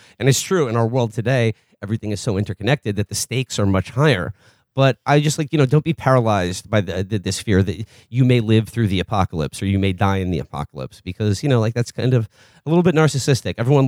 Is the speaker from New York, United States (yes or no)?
yes; New York, United States; even as a New Yorker, I got to give it up to Big Poppy and his wonderful blunts.